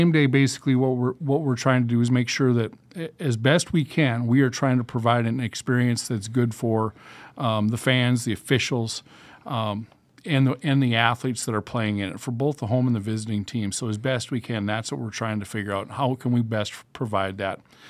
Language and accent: English; Ada, Minnesota, United States; also born or lived in Aberdeen, South Dakota; Sure. I grew up in Ada, born in Aberdeen, South Dakota, but grew up in Ada, Minnesota.